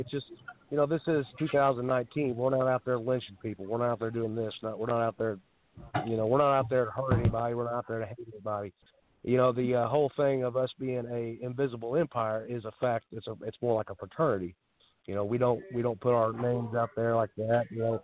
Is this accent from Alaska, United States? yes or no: no; Indiana, United States; But, I was born and raised in Indiana.